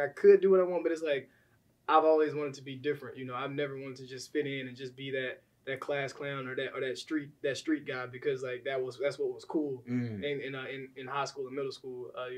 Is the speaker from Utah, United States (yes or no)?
no; Arkansas, United States; growing up in Arkansas wasn't easy or anything because I had a poor upbringing